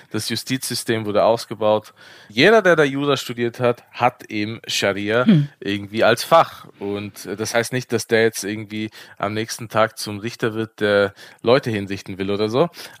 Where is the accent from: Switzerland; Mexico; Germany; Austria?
Austria; born there; Ja, ich reise einfach ein als Afghane. Also ich bin zwar in Österreich geboren, aber laut afghanischer Verfassung ist man Afghane, wenn der Vater Afghane ist.